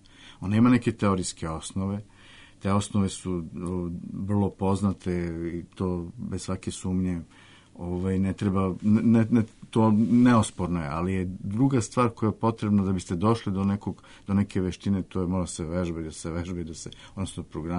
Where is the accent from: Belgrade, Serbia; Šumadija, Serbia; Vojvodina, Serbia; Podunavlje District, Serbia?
Podunavlje District, Serbia; Smederevo; U mom rodnom gradu Smederevu